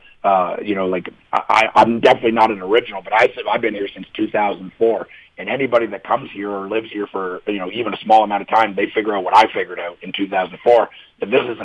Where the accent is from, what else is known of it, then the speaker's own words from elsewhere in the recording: Canada; moved away as an adult; now in Nashville, United States; and, you know, I'm a Canadian. I grew up in Canada, spent 24 years there, moved to Nashville in 2004.